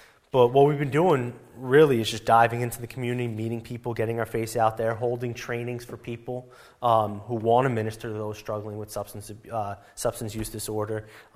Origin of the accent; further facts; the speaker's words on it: New York, United States; I'm from New York originally.